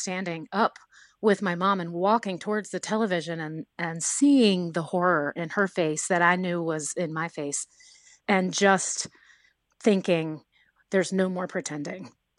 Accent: the South, United States; Yeah, I grew up in the South. There's things you don't talk about in my house.

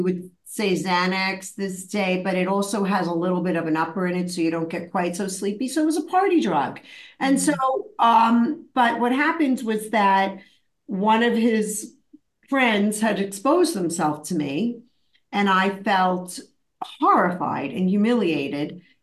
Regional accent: Brooklyn, New York, United States; So I grew up in Brooklyn in the 70s.

